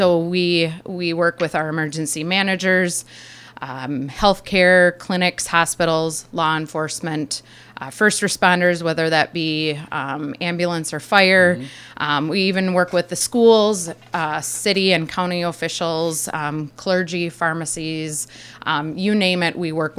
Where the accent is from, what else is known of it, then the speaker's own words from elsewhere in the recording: Madison, United States; So I am originally from Madison. I grew up here, and my husband Darby is also from the area.